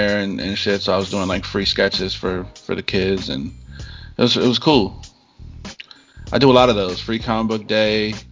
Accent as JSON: {"language": "English", "town": "Baltimore", "region": "Maryland", "country": "United States", "tie": "born or raised there", "said": "And I don't know if it's just growing up in Baltimore, if I was just numb to shootouts or whatever."}